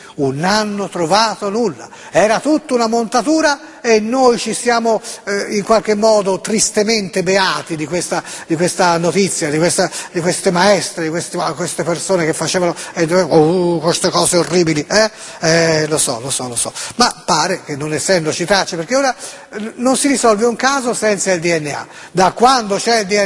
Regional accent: Florence, Tuscany, Italy; No, sono di Firenze, Firenze, fiorentino, nato a Firenze

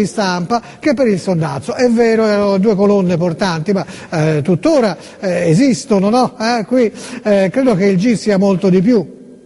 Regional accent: Florence, Tuscany, Italy; Scusa, sono di Firenze, fammi fare il sindaco di Poggi Ponzi

